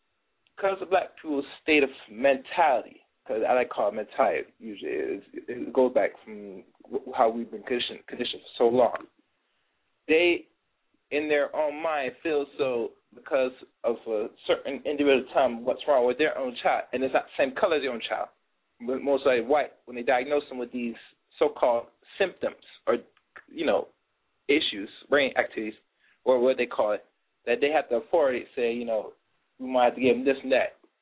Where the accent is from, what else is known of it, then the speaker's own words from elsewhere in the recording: New England, United States; from New England.